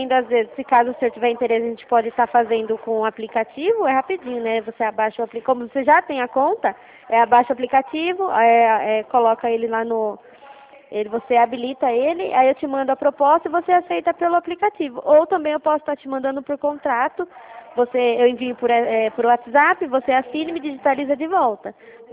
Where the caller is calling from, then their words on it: Santa Bárbara, São Paulo, Brazil; Eu sou aqui de Santa Bárbara.